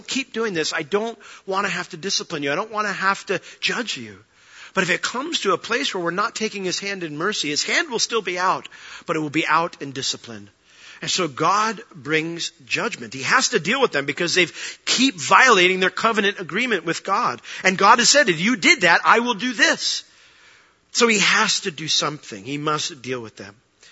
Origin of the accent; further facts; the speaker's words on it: New York, United States; I grew up in New York. I was a Yankee fan.